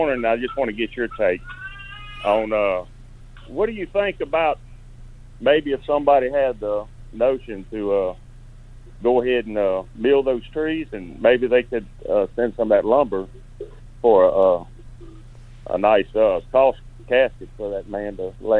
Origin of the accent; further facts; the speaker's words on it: Louisiana, United States; And like I said, I'm from Louisiana